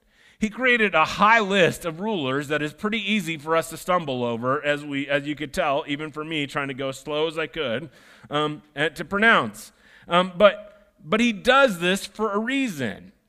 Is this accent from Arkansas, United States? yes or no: no; Sioux Center, Iowa, United States; I grew up in Iowa. I grew up in a little town called Sioux Center. Well, I lived in between Sioux Center and Ironton.